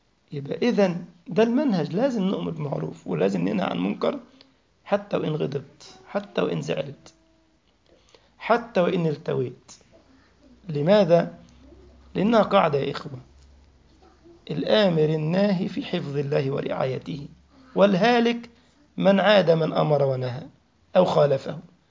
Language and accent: Arabic; Egypt; كانت عندنا في مصر في الحومة